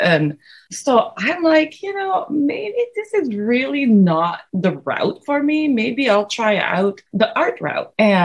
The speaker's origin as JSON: {"language": "English", "country": "Indonesia", "tie": "born or raised there", "second_language": "English", "said": "I grew up in Indonesia."}